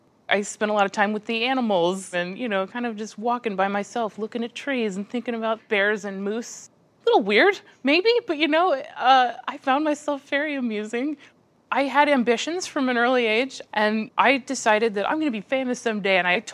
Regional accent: Eagle River, Alaska, United States; I grew up in Eagle River, Alaska, on a mountain.

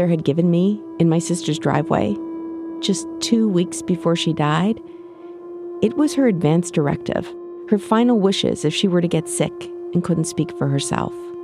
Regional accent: Winnipeg, Manitoba, Canada; Lori lives in Winnipeg, my hometown, about a 5-minute drive from my mom's apartment.

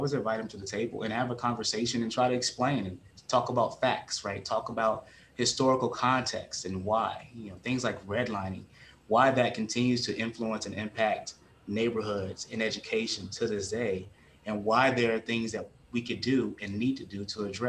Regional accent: the South, United States; Growing up in the South, we have families on the Oakland Plantation in Natchitoches, Louisiana

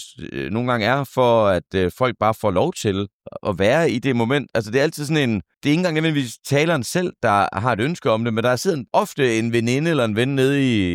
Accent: Horsens, Central Denmark Region, Denmark; born there; Fredag var der premiere i min fødeby, Horsens

